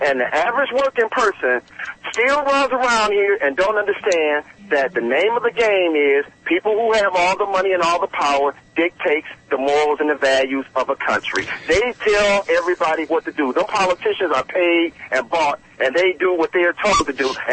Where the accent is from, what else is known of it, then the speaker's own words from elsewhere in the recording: Flint, Michigan, United States; also born or lived in Atlanta, United States / Kansas, United States; we're originally from Flint, my family and I. We are UAW General Motors people. So they have been transferring us around. We did over a decade in Atlanta. Mm-hmm. We did about 2 years in Kansas, and now we're back here in Michigan.